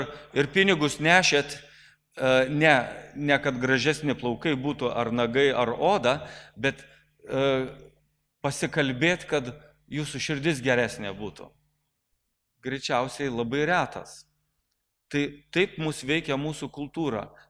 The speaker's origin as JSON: {"language": "Lithuanian", "town": "Biržai", "region": "Panevėžys County", "country": "Lithuania", "tie": "born or raised there", "said": "aš užaugau Biržuose, o Biržuose yra tos karstinės įgrivos, ką žinote, ne? Ir kur tik mes gyvendavom, visur kietas vanduo būdavo."}